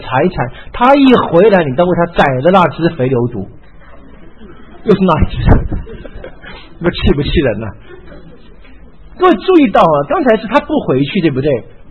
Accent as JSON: {"language": "Chinese", "country": "Taiwan", "said": "我们台湾话说消想，是不是啊？"}